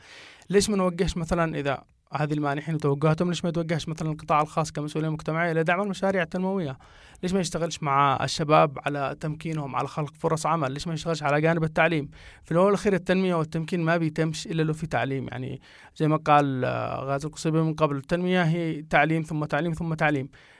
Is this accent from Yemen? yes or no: yes; Yemen; فهذا اللي قلت لك الجابة والفجوة اللي موجودة عندنا في اليمن